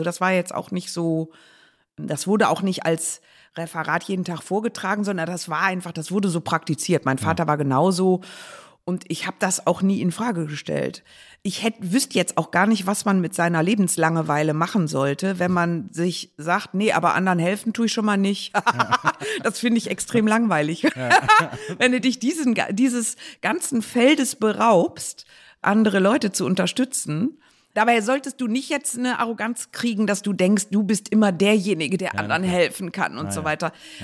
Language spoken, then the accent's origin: German; Düsseldorf, North Rhine-Westphalia, Germany; ich bin Düsseldorferin, ja. Richtig. Oberbilk, Friedrichstadt, das ist so richtig, richtig Zentrum.